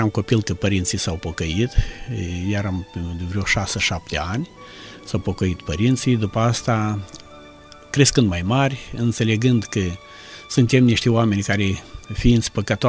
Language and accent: Romanian; Chișinău, Moldova; suntem din Republica Moldova, orașul Chișinău. Am trecut de 60 de ani acum